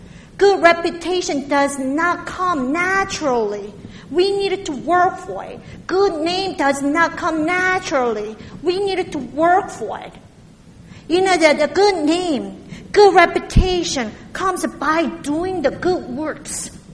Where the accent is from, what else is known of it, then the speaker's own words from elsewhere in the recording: South Korea; accent: Korean; English is a second language; You guys occasionally experience my heavy Korean accent because my tongue got trained by the kimchi culture, not the cheese culture.